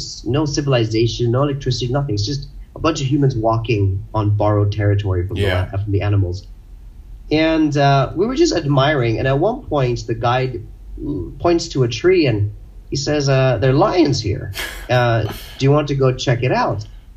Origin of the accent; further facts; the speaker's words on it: India; also born or lived in Zimbabwe; the reason I'm Indian and have this strange accent is because I spent my life growing up in different countries, 10 countries around the world.